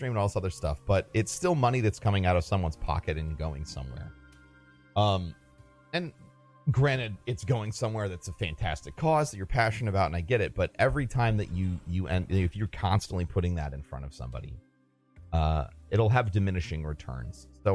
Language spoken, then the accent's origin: English; St. Louis, Missouri, United States; back in my hometown in St. Louis, there's a company called Blueprint Coffee